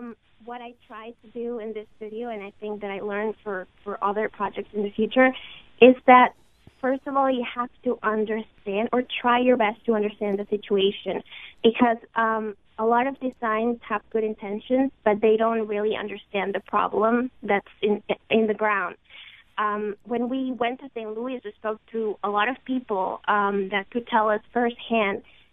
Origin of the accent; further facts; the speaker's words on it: Peru; Well, I'm actually from Peru, so I wasn't familiar with the whole history of segregation in the United States.